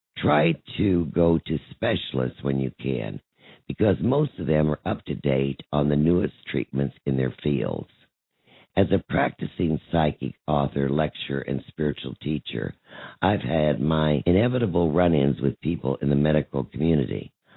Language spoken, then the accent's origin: English; Kansas City, Missouri, United States; I went back to my hometown of Kansas City, Missouri, to see him.